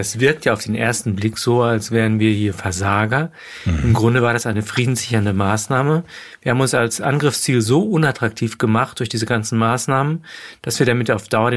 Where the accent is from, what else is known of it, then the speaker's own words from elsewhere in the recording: Rhineland, Germany; Bei uns im Rheinland ist es permanent